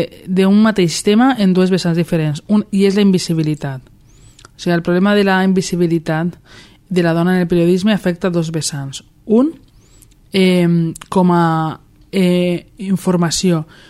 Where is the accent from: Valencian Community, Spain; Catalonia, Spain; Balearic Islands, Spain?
Valencian Community, Spain; Torrent; Vaig néixer a València, però em considero des del primer moment torrentina, i pràcticament és la ciutat en la que he viscut tota la meva vida.